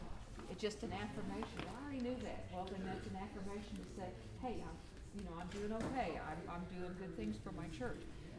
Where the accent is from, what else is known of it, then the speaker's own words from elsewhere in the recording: Oklahoma, United States; And I played for stage band when I was growing up in Oklahoma State.